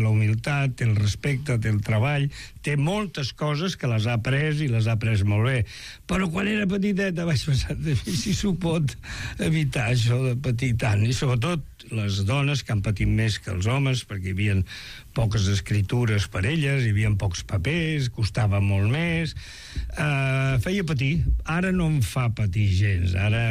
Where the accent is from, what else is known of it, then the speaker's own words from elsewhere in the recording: Badalona, Catalonia, Spain; born there; jo ja sóc nascut a Barcelona, a Badalona